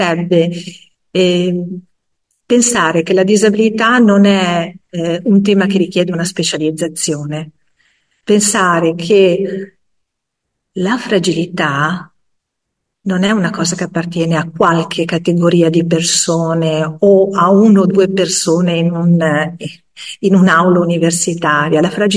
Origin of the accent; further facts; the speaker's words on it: Liguria, Italy; io sono ligure